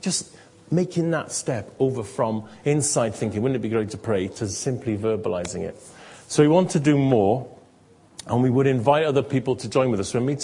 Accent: United Kingdom; especially, I think, being British and that whole thing of approaching people.

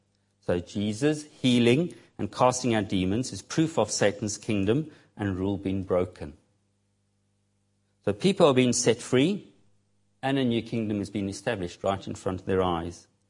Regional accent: South Africa; Obviously, me being a South African, I've got first-hand experience of this

